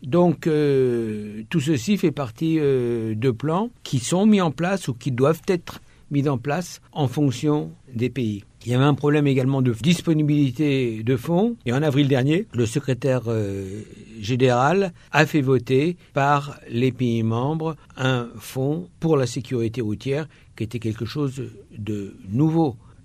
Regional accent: France

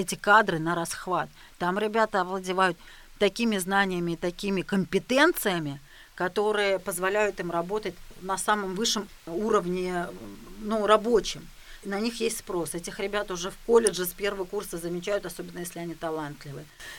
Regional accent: Orenburg Oblast, Russia; я сама из Оренбургской области

